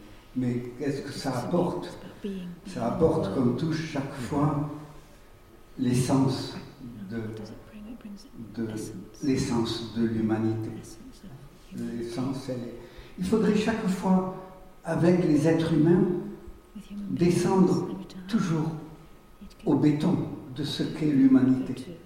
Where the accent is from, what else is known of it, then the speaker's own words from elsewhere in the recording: Nice, Provence-Alpes-Côte d'Azur, France; puisque je suis Niçois.